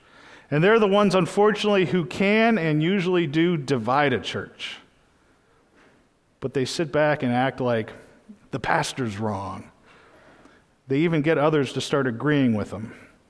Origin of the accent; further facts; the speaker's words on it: New England, United States; A lot of the traditional congregational churches, I'm from New England, I know a lot of them